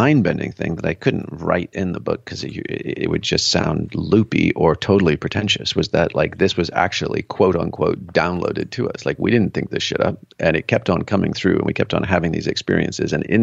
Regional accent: England, United Kingdom; a little bit like growing up in England, and like our house was like, you know, was built in the 15th century.

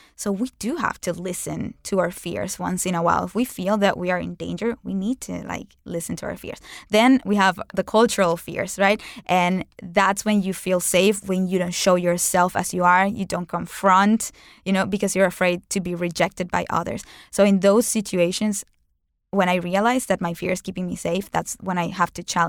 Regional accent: Venezuela; I am proud to be Venezuelan, but it's not like I was going to fight for my country. I was born in Venezuela randomly because my grandparents were kicked out from Europe and they were in a ship that landed in Venezuela

